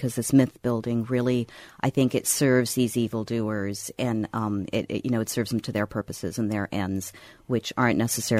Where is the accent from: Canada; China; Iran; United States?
Iran; moved away; Having been born in Iran and growing up in Iran, I kind of understand that it's very difficult for us to understand the culture really deeply.